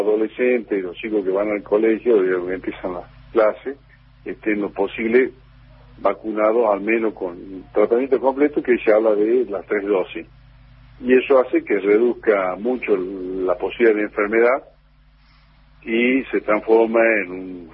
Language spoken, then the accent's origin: Spanish; Argentina; Yo creo que para nosotros como argentinos y argentinas